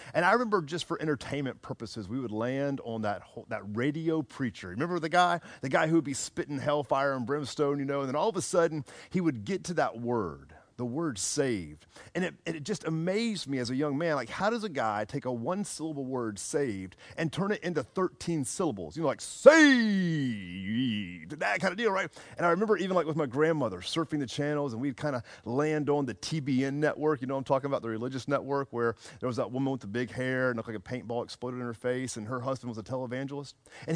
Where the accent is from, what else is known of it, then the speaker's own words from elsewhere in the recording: the South, United States; You know, I was raised here in the South, and I can remember spending time with my granddad as a young man.